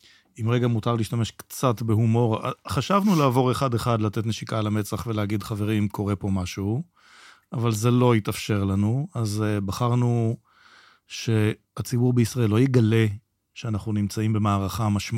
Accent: Kvutzat Yavne, Central District, Israel; אני מקבוצת יבנה, נולדתי שם, אני חבר קיבוץ.

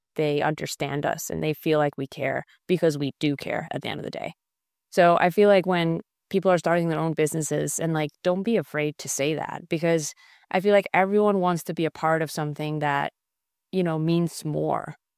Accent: Iceland; being a European, like I'm originally from Iceland, born and raised, an Icelander running an American company

